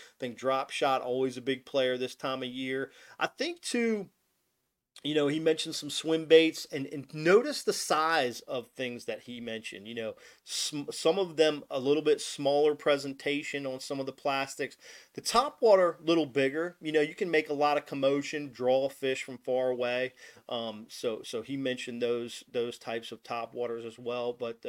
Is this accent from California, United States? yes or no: no; Del Rio, Texas, United States; possibly down there at Lake Amistad, my hometown, in Del Rio, Texas.